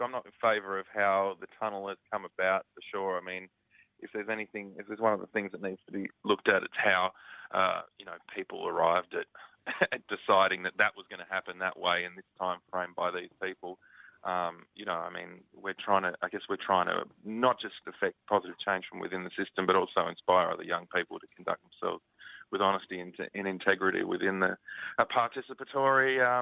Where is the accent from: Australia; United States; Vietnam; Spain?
Australia; Frankston, Victoria; I grew up in Frankston and, look, it's a lot better now these days